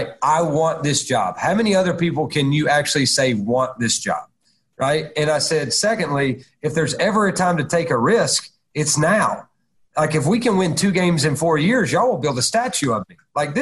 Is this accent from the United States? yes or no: yes; Chattanooga, Tennessee, United States; I got lucky to get a job at Chattanooga, number one. You know, it was my hometown